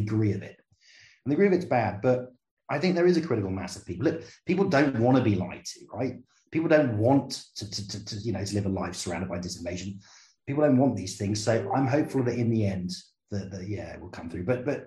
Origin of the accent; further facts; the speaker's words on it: United Kingdom; But, you know, I'm British and I just think it'll be all right in the end.